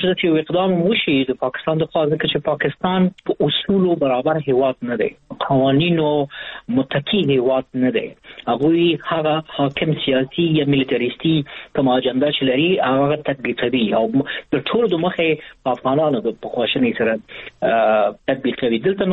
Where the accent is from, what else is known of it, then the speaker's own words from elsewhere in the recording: Afghanistan; زه به خپله ایمیلونه ولیکم د یو افغان په حیث